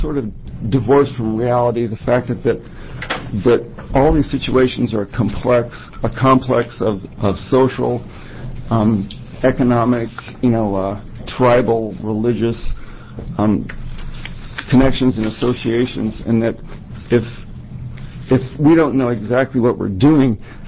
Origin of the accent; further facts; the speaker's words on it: Corvallis, Oregon, United States; I'm from Corvallis